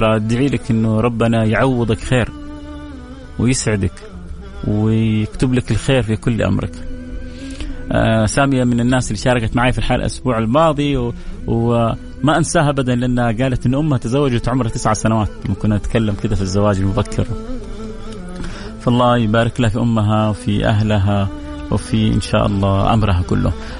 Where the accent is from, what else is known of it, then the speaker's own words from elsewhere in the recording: Jeddah, Makkah Province, Saudi Arabia; من جدة، أنا مندوب توصيل